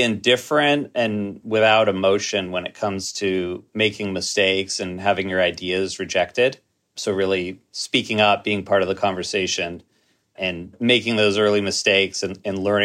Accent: Toronto, Ontario, Canada; So grew up in Toronto, youngest of three brothers.

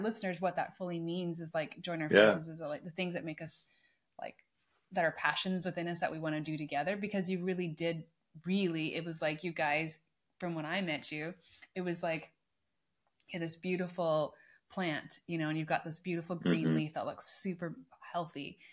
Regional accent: Canada; growing up in Canada

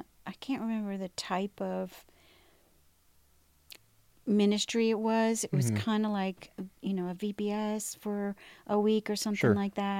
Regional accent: Vermont, United States; moved away as an adult; Well, I was born in Vermont, and I lived there in New England area for many years, and then came to Bob Jones University in 1983

